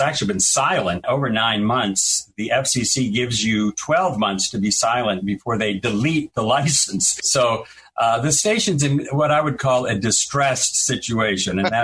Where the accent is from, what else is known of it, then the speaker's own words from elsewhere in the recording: New England, United States; because we're both from New England. This is where we were born. We grew up here. We're part of the New England culture.